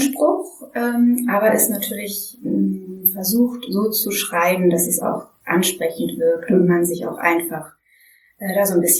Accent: Bremen, Germany; also born or lived in Berlin; Geboren bin ich eigentlich in Berlin, aber wir sind dann kurz bevor ich in die Schule gekommen bin, nach Bremen gezogen. Und da wohne ich ja auch immer noch.

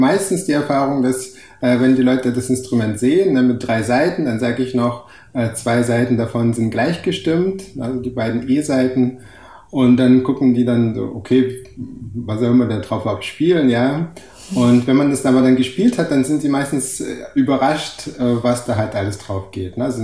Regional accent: Rostov-on-Don, Rostov Oblast, Russia; nach einem Urlaub in Russland, war ich in Rostov gewesen, also meine Heimatstadt.

